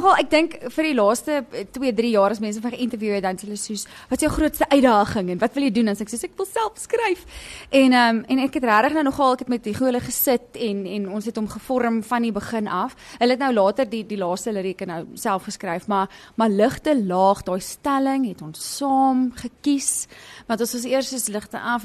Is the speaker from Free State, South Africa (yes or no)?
no; Bellville, Western Cape, South Africa; Ek is van Bellville.